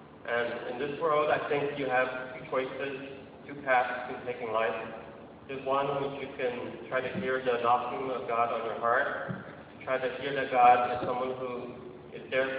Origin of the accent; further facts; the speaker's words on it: Texas, United States; So I grew up in Texas, South Texas, by Mexico.